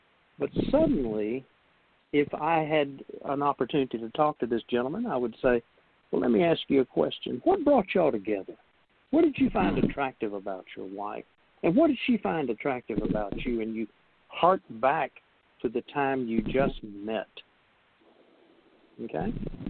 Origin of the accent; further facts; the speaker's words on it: Texas, United States; because I'm a guy and I'm a Texan and I know everything.